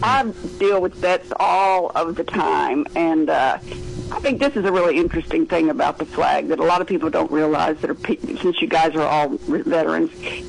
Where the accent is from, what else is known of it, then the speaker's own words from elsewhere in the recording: Little Rock, Arkansas, United States; But I was in Dallas, Texas, and I am from Little Rock, Arkansas.